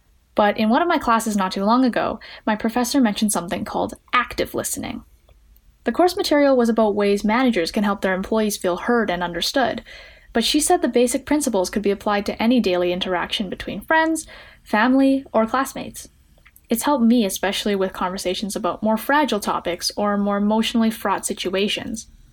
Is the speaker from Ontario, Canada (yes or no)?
no; Edmonton, Alberta, Canada; I'm 19 from Edmonton, Alberta, Canada